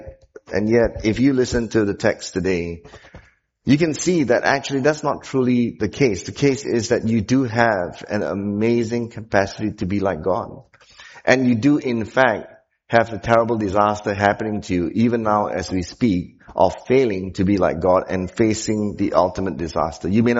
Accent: Malacca, Malaysia; You know, I'm from Malacca

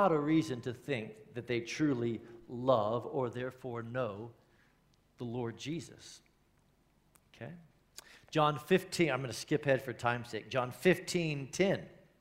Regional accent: United States; If you're like me, I grew up in the States.

